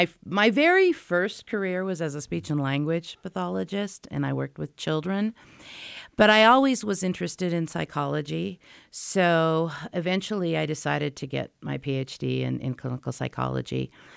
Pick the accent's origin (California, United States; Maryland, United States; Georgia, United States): California, United States; Laguna Beach; now in Park City, United States; Well, you know, I was from Laguna Beach. And in many ways, I feel like Laguna Beach is a lot like Park City.